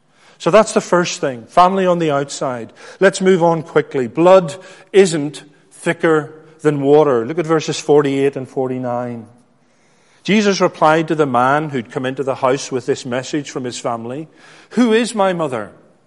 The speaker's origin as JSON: {"language": "English", "town": "Belfast", "region": "Northern Ireland", "country": "United Kingdom", "tie": "born or raised there", "said": "I grew up in Belfast, Northern Ireland. And sometimes you absorb things that aren't very helpful."}